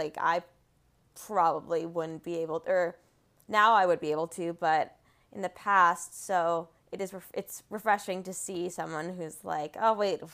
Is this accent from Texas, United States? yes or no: no; Rumson, New Jersey, United States; Yeah, I'm from Rumson on the beachish.